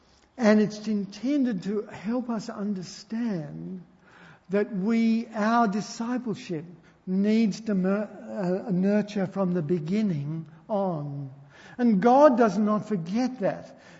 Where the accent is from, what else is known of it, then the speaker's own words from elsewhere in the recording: Scotland, United Kingdom; I am Scottish, so I try to be reliable.